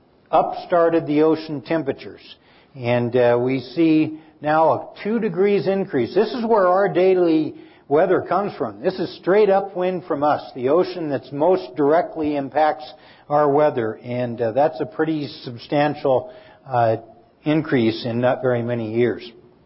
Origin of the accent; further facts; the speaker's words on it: Seattle, Washington, United States; When I was a kid growing up in Seattle, if you wanted to go hiking on Mount Rainier, you didn't even bother thinking about it until mid-July because the snow was 10 feet deep.